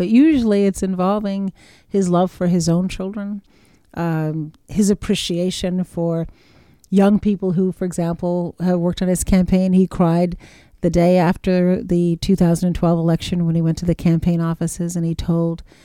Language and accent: English; Charleston, South Carolina, United States; day by day on the streets of my hometown, Charleston.